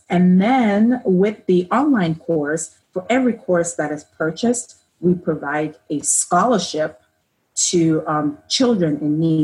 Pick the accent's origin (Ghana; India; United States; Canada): Ghana; So I'm originally from Ghana, which is in West Africa.